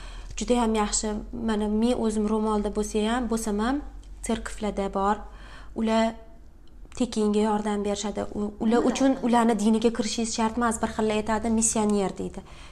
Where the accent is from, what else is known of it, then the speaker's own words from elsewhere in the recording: Tashkent, Uzbekistan; moved away as an adult; now in United States; Toshkentlikman. Amerikaga 2013-yil student bo'lib kelganman.